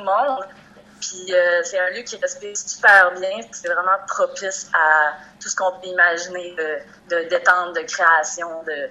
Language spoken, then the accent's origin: French; Chicoutimi, Quebec, Canada; nous autres, l'organisation, on vient de Chicoutimi.